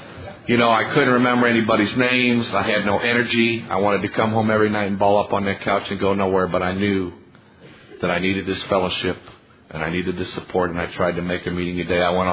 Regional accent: St. Louis, Missouri, United States; I'm from St. Louis, Missouri, and the world came to our house for the party back in 1996.

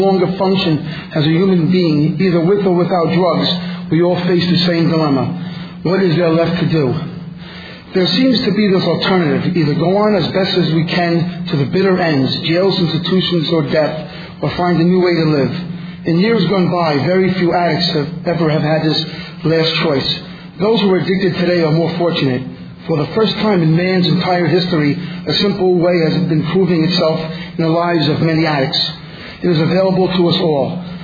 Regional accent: Northfield, New Jersey, United States; I'm an addict. I'm from Northfield, New Jersey.

